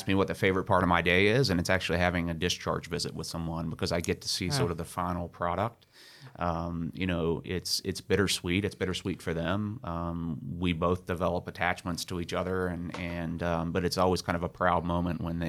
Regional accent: West Virginia, United States; Yeah, well, I'm from West Virginia. I'm a Mountaineer and I was born and raised there.

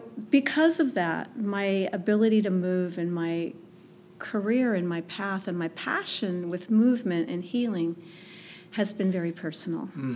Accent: Pomona, California, United States; born there; I was born in California, in Pomona, and I moved here to the Coachella Valley in 1997 to help take care of my in-laws at the time, and we've been here ever since.

